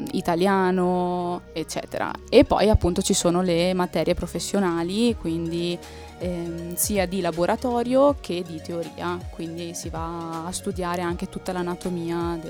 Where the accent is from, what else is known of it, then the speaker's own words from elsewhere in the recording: Taibon Agordino, Veneto, Italy; Sono di Taibon, a Gordino.